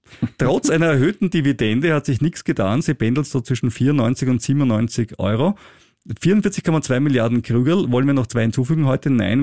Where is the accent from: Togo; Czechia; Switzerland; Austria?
Austria; weil bei großen Börsengängen bin ich als Österreicher immer viel zu spät dran